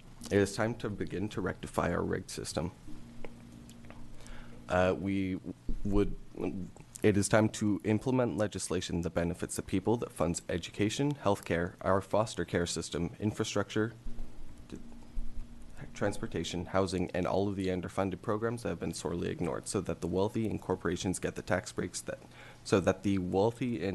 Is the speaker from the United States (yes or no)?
yes; Portland, United States; I grew up in Portland primarily. I moved around a lot due to economic circumstances in my childhood. As a result, grew up very acutely aware of how the income inequality in Portland affects different groups.